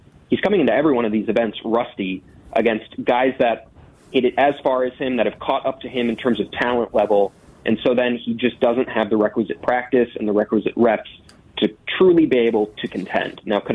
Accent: Eagan, Minnesota, United States; Egan. I'm back in Egan right now.

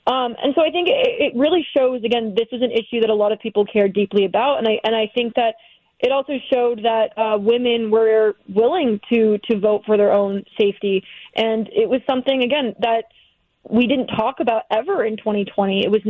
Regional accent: Connecticut, United States; now in New York City, United States; My family's from New York originally. I live in New York City now, and I grew up in Connecticut. So I've always been sort of Northeast based.

